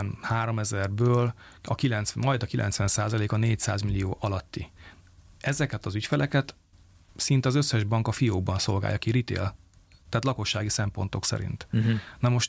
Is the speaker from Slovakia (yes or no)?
no; Magyardécse, Bistrița-Năsăud, Romania; mi Besztercén születtem, Besztercé Naszód, és ez egy 100 település egyébként eredendően